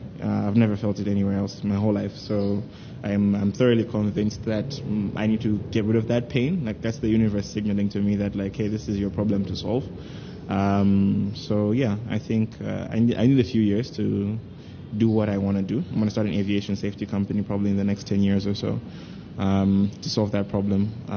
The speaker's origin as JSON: {"language": "English", "country": "Malawi", "said": "I was born in Malawi, so."}